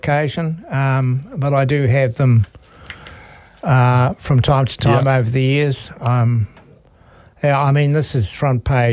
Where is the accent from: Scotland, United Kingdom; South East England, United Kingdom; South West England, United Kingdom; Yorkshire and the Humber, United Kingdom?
Scotland, United Kingdom; Well, you know me, I'm a Scotsman from way back.